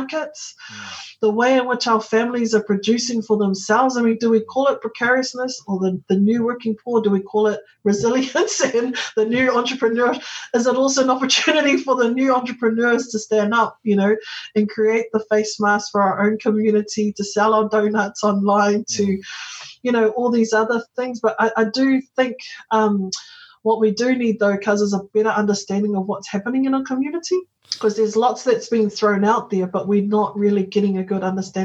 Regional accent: Papakura, Auckland, New Zealand; like for me growing up in Papakura, we understood how to work together.

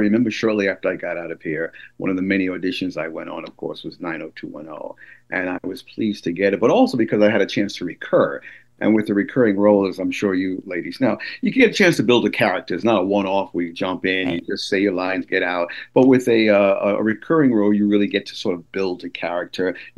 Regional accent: New York City, New York, United States; now in Los Angeles, United States; In Los Angeles, yes. I'm a New Yorker, but I live in Los Angeles and have been for some time now.

